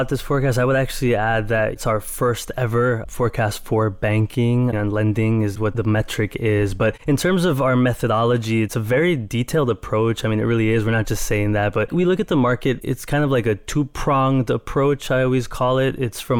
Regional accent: Queens, New York, United States; So I'm a New Yorker.

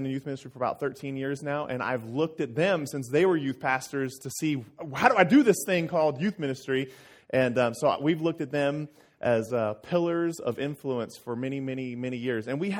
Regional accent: Sparks, Nevada, United States; We grew up in this community right here. We grew up in Sparks, and right down the road, I think I could see my house from your guys' parking lot, actually.

